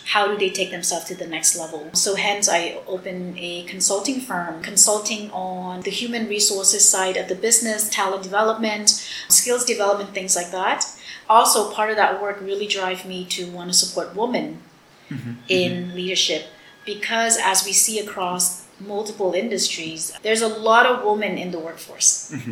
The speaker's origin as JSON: {"language": "English", "country": "United States", "tie": "born or raised there", "lives_now": "Cambodia", "said": "It was just too different of how I was growing up in the States versus what was happening in Cambodia back then."}